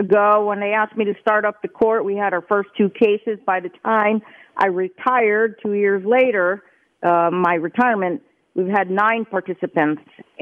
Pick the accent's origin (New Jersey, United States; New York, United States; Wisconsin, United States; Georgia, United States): New Jersey, United States; I'm a kid from New Jersey. I'm the Jersey girl judge.